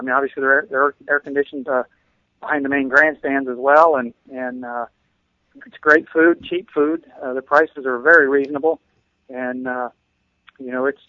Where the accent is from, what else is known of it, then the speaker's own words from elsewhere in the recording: Worcester, Massachusetts, United States; Worcester's about 2 hour drive, you know, my hometown